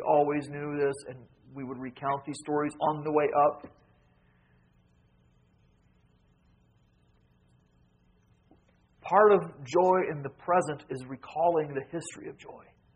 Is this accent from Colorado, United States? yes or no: no; Idaho, United States; But we grew up in Idaho, only became a state in 1898.